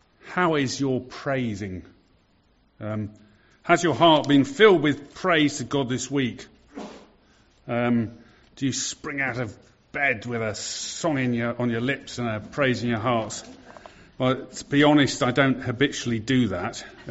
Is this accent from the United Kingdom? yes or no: yes; United Kingdom; Well, we're British, but I know what he means.